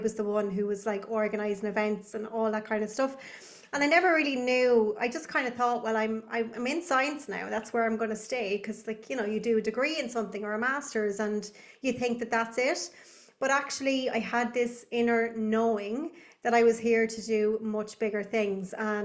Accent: Ireland; I'm a mom of three. I'm from Ireland.

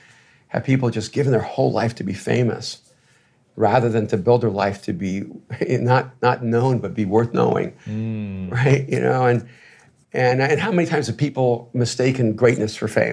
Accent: El Salvador; I'm from El Salvador.

